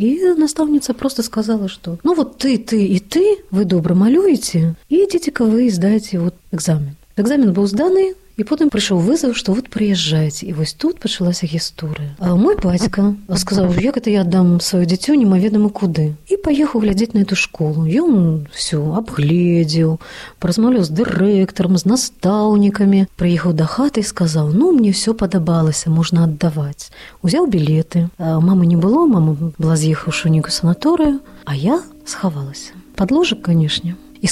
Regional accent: Brest, Brest Region, Belarus; born there

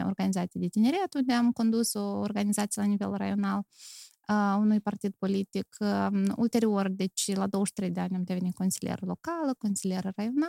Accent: Chișinău, Moldova; born there; istoria mea începe în Chișinău, pentru că eu m-am născut în Chișinău și primii 2 ani ai mei de viață au fost aici, în sectorul Buhicani.

